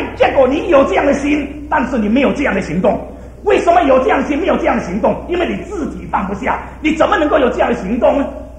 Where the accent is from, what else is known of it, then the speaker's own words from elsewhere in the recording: Singapore; 因为我是新加坡人